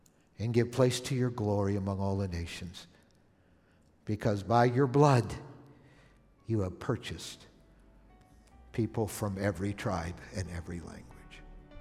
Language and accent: English; Ontario, Canada; also born or lived in Toronto; now in United States; I used to live in Toronto, Ontario. I grew up in Canada, some of you know. Moved to the United States when my dad's company moved us to Minnesota. But I had been the previous 5 years in Toronto, Canada.